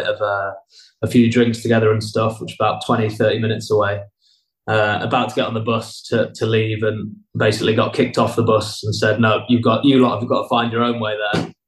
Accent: England, United Kingdom; the usual kind of English chat and a few drinks for being English.

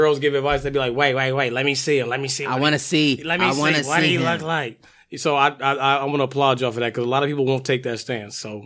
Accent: Grand Rapids, Michigan, United States; I am from Grand Rapids, Michigan.

